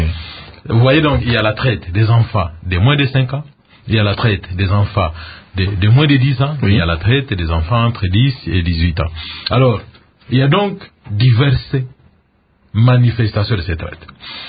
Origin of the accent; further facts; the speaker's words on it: DR Congo; chez nous, au Congo